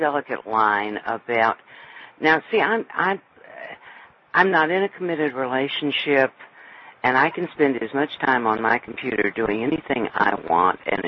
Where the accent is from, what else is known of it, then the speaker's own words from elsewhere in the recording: New York, United States; As a New Yorker, he fit.